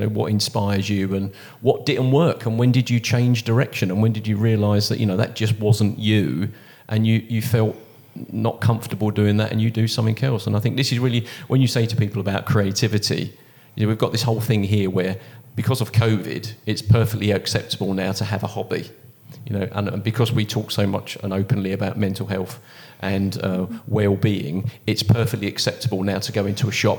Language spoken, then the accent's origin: English; London, United Kingdom; and I'm from London and there's nothing that we did at school.